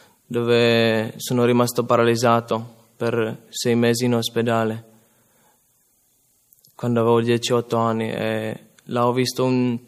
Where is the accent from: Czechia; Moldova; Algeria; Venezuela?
Czechia; Italian is a second language; vengo dalla Repubblica Ceca.